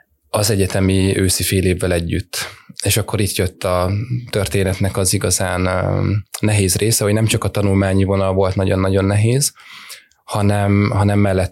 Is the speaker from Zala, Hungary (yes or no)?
no; Rákóczifalva, Jász-Nagykun-Szolnok, Hungary; Én Rákóczi falván egy Szolnok melletti kis faluban nőttem fel